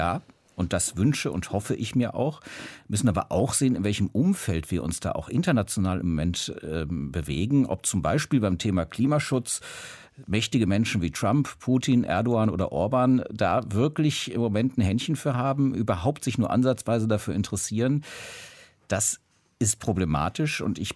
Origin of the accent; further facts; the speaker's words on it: Cologne, North Rhine-Westphalia, Germany; Also ich komme beispielsweise aus Köln, von wo aus ich ja jetzt im Deutschlandfunk hier auch zugeschaltet bin, aus dem Studio in Köln.